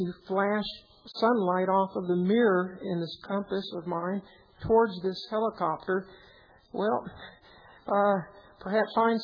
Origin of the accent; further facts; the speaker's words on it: Utah, United States; I am from Utah. Utah County, and I work as an exploration geologist.